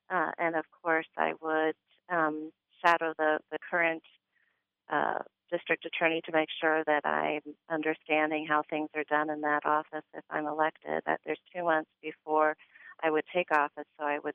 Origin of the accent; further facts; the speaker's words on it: California, United States; moved away as an adult; also born or lived in Wisconsin; now in Ironwood, United States; I'm originally from California, and my husband and I moved to the Midwest over 26 years ago. And we steadily traveled upward. We lived in Wisconsin for a couple of years, and then we moved up to Ironwood, Michigan for the last over 10 years.